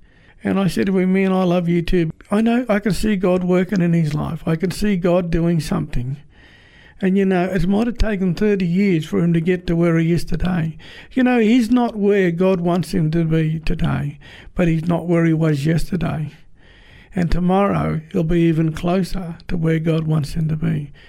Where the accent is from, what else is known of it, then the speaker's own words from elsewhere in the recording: Moree, New South Wales, Australia; he knew I came from Moree